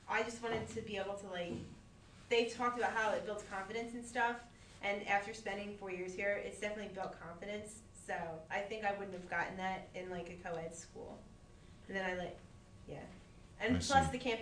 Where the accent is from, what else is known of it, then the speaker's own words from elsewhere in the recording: Oakland, New Jersey, United States; I am from Oakland, a very very small town in South Jersey, very close to Philadelphia.